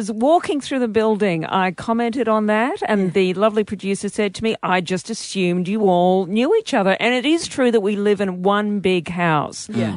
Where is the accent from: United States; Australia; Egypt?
Australia; Perth, Western Australia; The irony of being a goth, because, of course, I grew up in Perth.